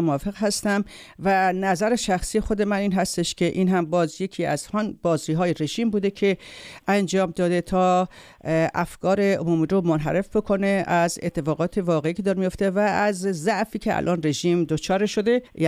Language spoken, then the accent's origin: Persian; Iran; ما مردم ایران هستیم در تمام این نقشه جغرافیا و هیچ فرقی نمیکنه. حالا ممکنه زبان های مختلف داشته باشیم، گویشمون متفاوت باشه، مذهب متفاوت باشیم، ولی ما مردم ایران هستیم.